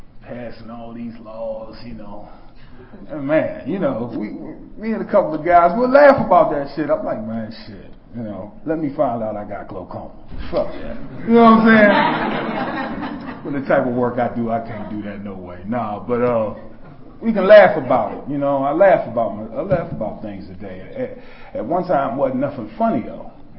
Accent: Washington, District of Columbia, United States; because I'm from Washington, D.C., but couldn't get clean in Washington, D.C.

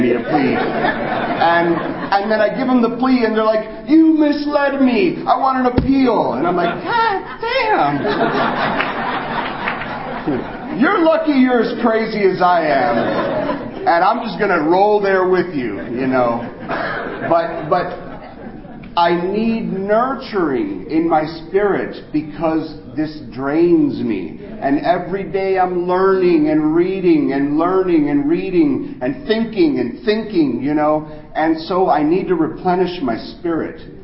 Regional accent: Miami, Florida, United States; You know, I'm from Miami, you know. Our mountain is called Mount Trashmore. It's a landfill, okay?

